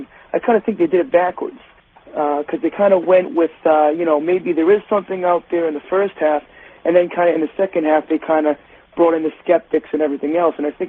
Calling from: Providence, Rhode Island, United States; I'm outside of Providence, Rhode Island.

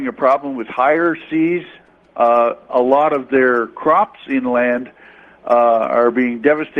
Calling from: Brownsburg, Indiana, United States; I'm listening from Brownsburg, Indiana on WIBC 1070.

